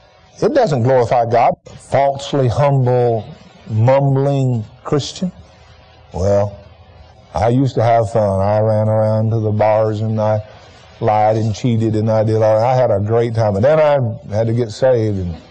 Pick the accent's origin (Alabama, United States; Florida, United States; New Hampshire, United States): Alabama, United States; I grew up in Alabama, as many of you know, and I grew up in the era when George Wallace was running for office